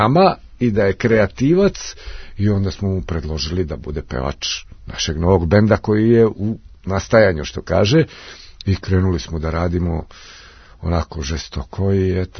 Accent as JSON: {"language": "Serbian", "town": "Karlovac", "region": "Karlovac County", "country": "Croatia", "tie": "born or raised there", "said": "sa Vladom sam odrastao zajedno u Karlovcu"}